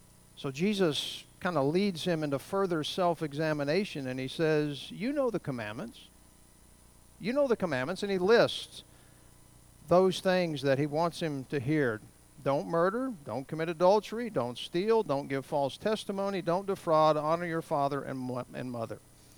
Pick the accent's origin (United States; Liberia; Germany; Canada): United States; Tennessee; Ann's from Tennessee. I'm kind of from Tennessee.